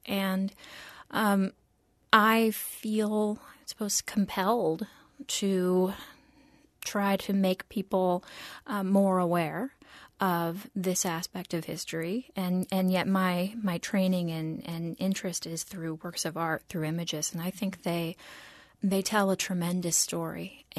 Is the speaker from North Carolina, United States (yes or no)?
no; Leavenworth, Kansas, United States; My hometown's Leavenworth, and I grew up there, but most of my family is actually out from Riley County, out by Manhattan.